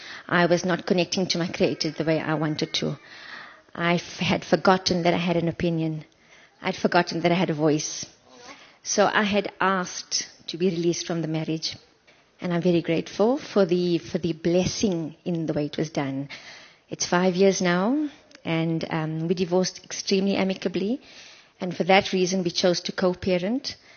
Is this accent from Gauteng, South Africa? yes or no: yes; Johannesburg, Gauteng, South Africa; now in Cape Town, South Africa; So I grew up in Johannesburg. I'm trained as a social worker, moved to Cape Town 23 years ago. I've been living my adult life there ever since.